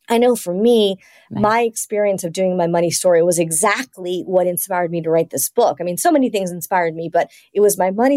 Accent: United States; my parents were from Latin America, South America, Colombia, and I was raised in the States

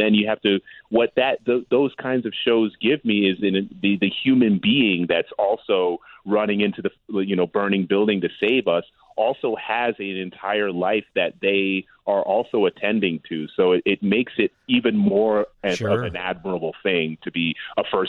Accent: New York, United States; I'm a New Yorker. I'm a born and bred New Yorker.

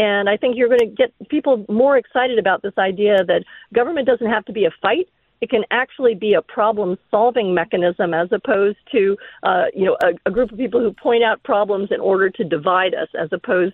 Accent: Massachusetts, United States; I know my home state of Massachusetts, every single elected official is a Democrat.

